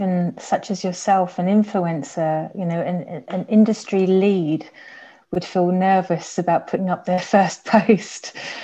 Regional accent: United Kingdom; I've got to ask. I'm a Brit.

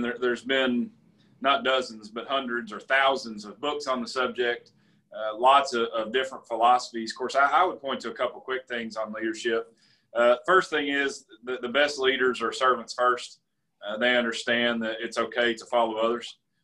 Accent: Somerset, Kentucky, United States; I accomplished one of my dreams in life, which is to get to serve and lead my hometown. I've had that vision for a long time for Somerset and for Kentucky, and here we are.

